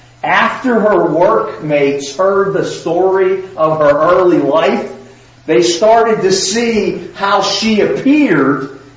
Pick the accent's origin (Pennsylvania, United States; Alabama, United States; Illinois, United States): Pennsylvania, United States; Pittsburgh; You ask people where they grew up, like I grew up in Pittsburgh, you guys all know that.